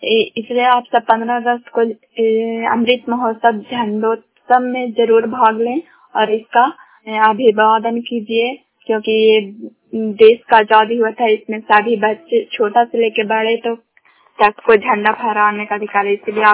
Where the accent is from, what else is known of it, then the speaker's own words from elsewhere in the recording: Bihar, India; ग्राम शांत पंचायत प्रखंड खरापरसरा जिला नालंदा की निवासी हूँ।